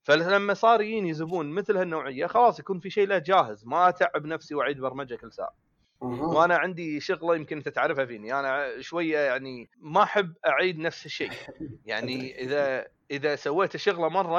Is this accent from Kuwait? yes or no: yes; Kuwait; إحنا عندنا بالكويت شيء اسمه كينت،